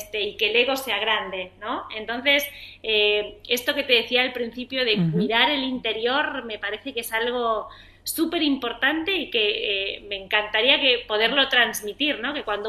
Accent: Spain; now in Argentina; yo soy española hace, como te decía, 15 años que vivo aquí

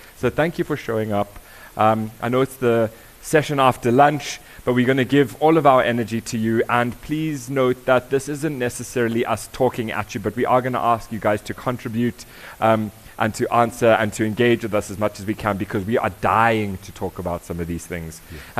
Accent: Johannesburg, Gauteng, South Africa; I grew up in Johannesburg. White male

